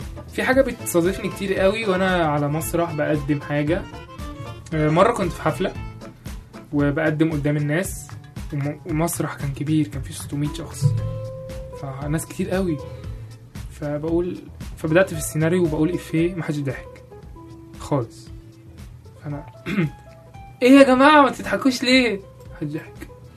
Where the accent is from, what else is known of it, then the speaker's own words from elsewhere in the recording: Egypt; هو الفكره كلها ان احنا عندنا في مصر حاجه